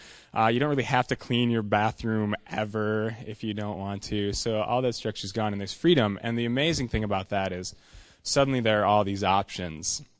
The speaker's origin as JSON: {"language": "English", "town": "Traverse City", "region": "Michigan", "country": "United States", "tie": "born or raised there", "said": "Anyway, I grew up here in Traverse City. I went to school at Michigan Tech, which is in the UP. That's in Houghton."}